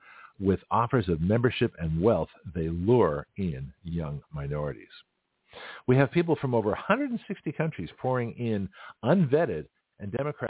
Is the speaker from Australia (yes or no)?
no; Canada; now in United States; I'm from another country. I'm Canadian, right?